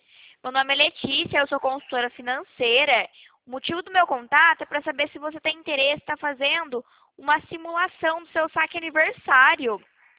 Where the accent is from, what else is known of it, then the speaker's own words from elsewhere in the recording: Mogi Guaçu, São Paulo, Brazil; Eu sou do interior de São Paulo, de Mogi Guaçu.